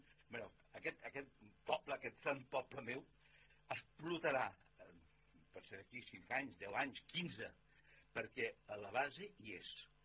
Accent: Sant Cugat del Vallès, Catalonia, Spain; Aquest és el meu poble i jo seguiré defensant el meu poble

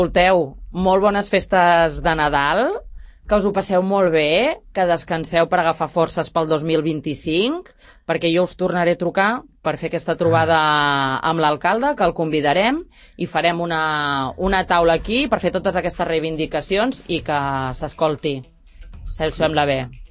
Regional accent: Catalonia, Spain; jo soc empordanesa, amb parella gironina

